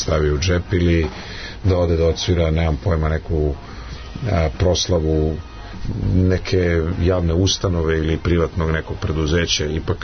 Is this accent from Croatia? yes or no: yes; Croatia; moved away as an adult; now in Serbia; Ali ovde u Srbiji sam doživeo tamo negde početkom 90-ih teatar kao pijacu, a došao sam iz Hrvatske kao student glume